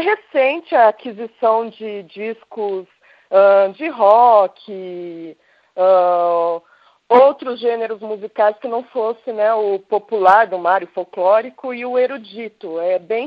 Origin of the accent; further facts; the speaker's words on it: Campinas, São Paulo, Brazil; eu fazia faculdade na Unesp em Assis e eu sou de Campinas.